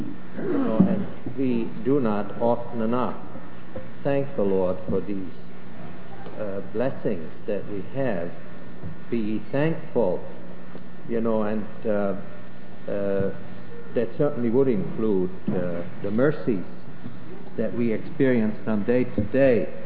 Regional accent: Germany; English is a second language; now in United States; when we came from Germany, we knew quite a few hymns in German, but they never impressed us as much as some of those hymns that we learned here in America

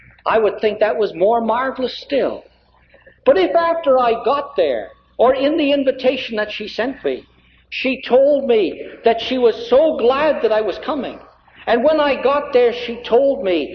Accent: Canada; being a Canadian

